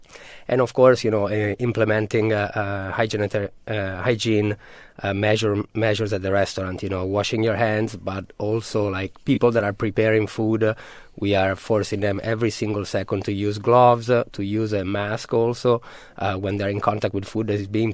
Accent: Milan, Lombardy, Italy; I'm from Milan, where the situation is pretty bad, I would say, right now, if not the worst in the Western world.

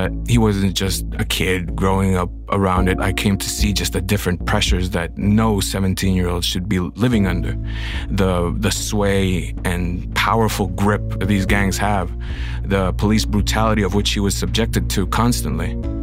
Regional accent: Honduras; also born or lived in Guatemala; We went back to Honduras, and therefore, even though I was born in Guatemala, I consider myself Honduran.

